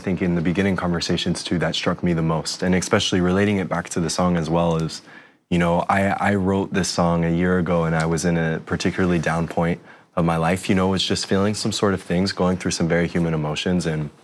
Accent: Oklahoma, United States; you know, I come from Oklahoma. It's where I'm born and raised.

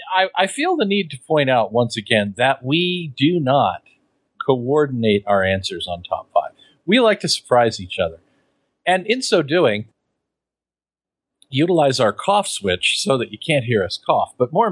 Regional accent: Japan; No, I have big eyes. I'm from Japan.

